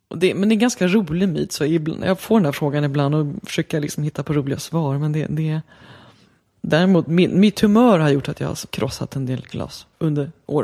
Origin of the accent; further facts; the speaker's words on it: Sandviken, Gävleborg County, Sweden; moved away; also born or lived in Uppsala / France; Men jag är född i Uppsala. Uppvuxen i Sandviken kan man väl säga. Och sen flyttade jag till Frankrike. Och innan dess har jag bott på väldigt mycket ställen.